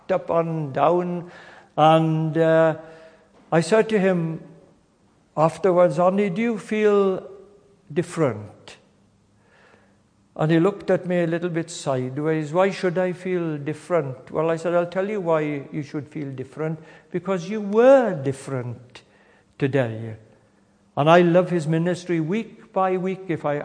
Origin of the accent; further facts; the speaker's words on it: Wales, United Kingdom; And I'm a Welshman. I'm emotional. I jump up when Wales scores